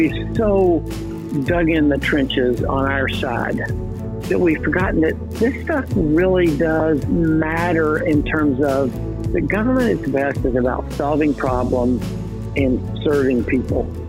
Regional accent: Knoxville, Tennessee, United States; I grew up in Knoxville. I had a brother and sister.

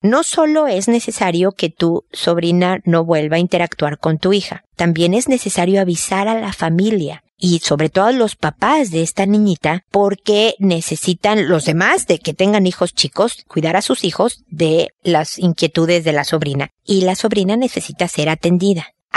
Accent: Mexico; yo recibo consultas de México, de donde soy yo, de España, de Ecuador, de Argentina, de Chile

